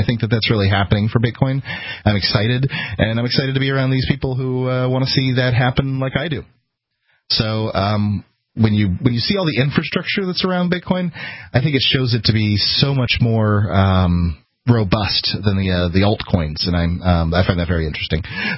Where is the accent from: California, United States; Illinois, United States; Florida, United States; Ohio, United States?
Florida, United States; Sarasota; I'm from Sarasota. It's 100 and something miles away.